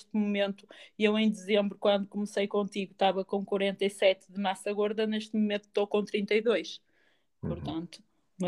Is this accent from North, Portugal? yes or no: yes; North, Portugal; Portanto, sou do Norte, vivo em Famalicão.